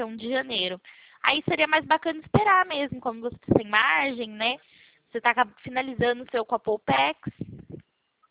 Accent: São Paulo, Brazil; eu sou de São Paulo.

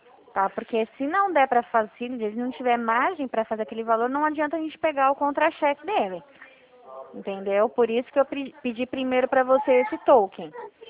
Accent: Dracena, São Paulo, Brazil; Eu sou de Dracena, interior de São Paulo.

